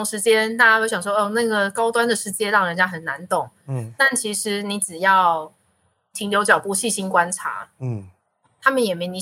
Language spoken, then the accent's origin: Chinese; Taiwan; 我们台湾人大概就是8:55、9点出现嘛